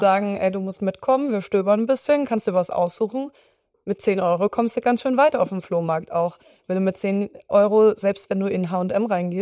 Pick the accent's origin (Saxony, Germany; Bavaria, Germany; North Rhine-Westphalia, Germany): Saxony, Germany; Dresden; also in Dresden, ich komme aus Dresden